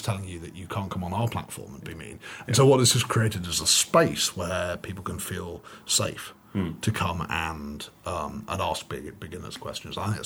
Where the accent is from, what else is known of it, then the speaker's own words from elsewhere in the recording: United Kingdom; I sometimes think we have an advantage being British in that we don't come from a free speech society, right?